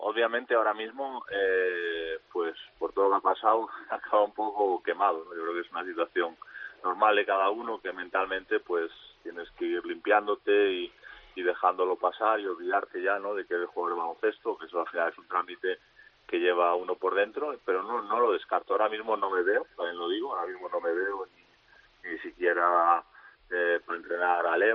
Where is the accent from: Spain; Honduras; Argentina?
Spain; Santiago de Compostela, Galicia; also born or lived in Noia; yo llegué aquí y llevo 7 años, solo había estado 7 años en Santiago de Compostela, que es donde nací, y 7 años en Noia, que es mi padre de Santiago y mi madre de Noia